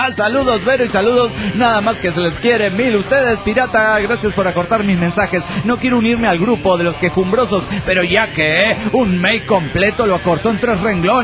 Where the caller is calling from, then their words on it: Guadalajara, Jalisco, Mexico; de Guadalajara, Jalisco, México.